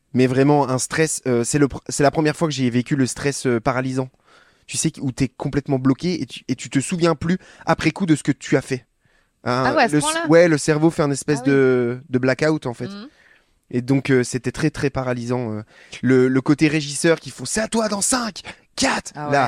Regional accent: Grand Est, France; J'ai grandi dans le nord-est de la France, dans des montagnes, des petites montagnes, une région montagneuse qui s'appelle les Vosges. Jusqu'à mes 22, 23 ans, et après mes études, et ben je suis parti dans des plus hautes montagnes encore et à l'océan. Et maintenant, je vis entre l'océan et des hautes montagnes.

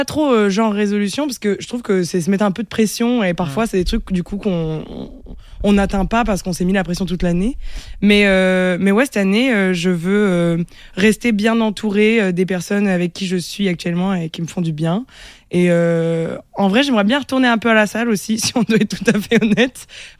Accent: Montpellier, Occitanie, France; J'ai grandi à Montpellier, dans la petite banlieue de Montpellier.

